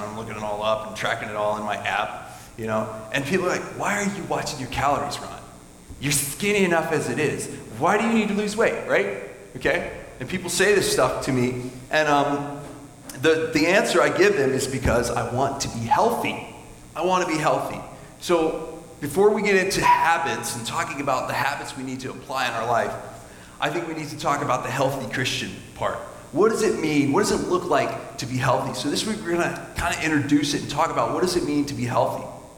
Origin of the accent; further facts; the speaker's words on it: Japan; I grew up in Japan, was a missionary kid there